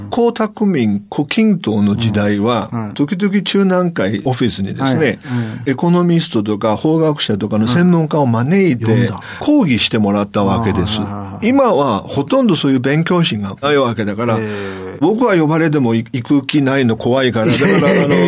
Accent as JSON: {"language": "Japanese", "country": "China", "second_language": "Japanese", "said": "ただ僕ら中国人にとって頭下げるのが本当できないことであって"}